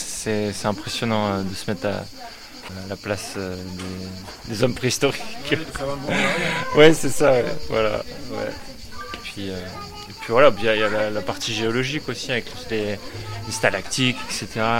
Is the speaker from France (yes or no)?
yes; Strasbourg, Grand Est, France; Non, on est de Strasbourg, nous.